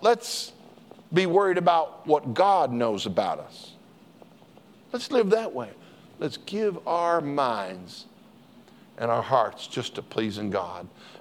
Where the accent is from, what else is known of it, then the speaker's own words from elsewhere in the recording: Colorado, United States; I grew up in Colorado.